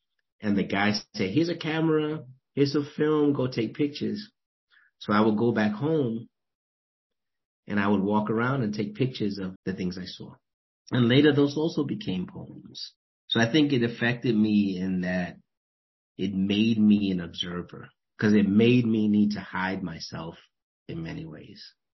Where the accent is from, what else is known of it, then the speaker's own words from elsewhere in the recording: New York City, New York, United States; So growing up in the Bronx was a mixture of like this beautiful independence